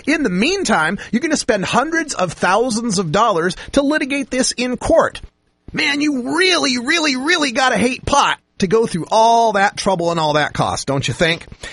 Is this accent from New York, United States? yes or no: no; Idaho, United States; This type of cowboy mentality, I grew up around this in Idaho